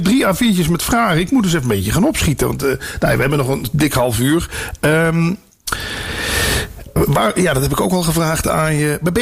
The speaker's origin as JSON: {"language": "Dutch", "region": "Limburg", "country": "Netherlands", "said": "Ik kom uit Limburg en ik woon nu hier in provincie Utrecht, omgeving Noord-Holland."}